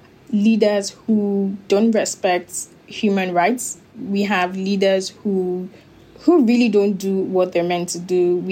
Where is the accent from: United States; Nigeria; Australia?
Nigeria; because I'm currently in Nigeria and I'm Nigerian, and I have a lot more larger reach within the Nigerian ecosystem